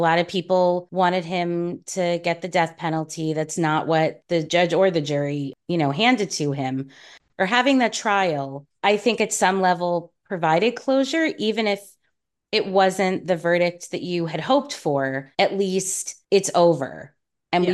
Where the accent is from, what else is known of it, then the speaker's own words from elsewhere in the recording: New York, United States; And, you know, I know I grew up in New York.